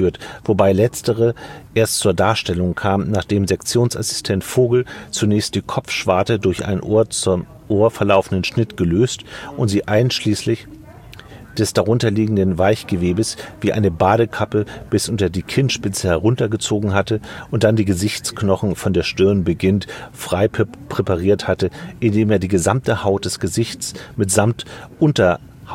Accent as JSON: {"language": "German", "region": "Schleswig-Holstein", "country": "Germany", "said": "Müssen wir als Schleswig-Holsteiner ja mal sagen."}